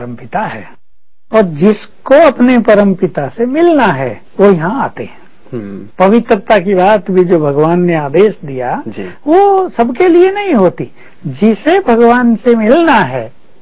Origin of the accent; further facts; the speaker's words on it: North India, India; moved away; हम north India से हैं, दिल्ली से भी नॉर्थ में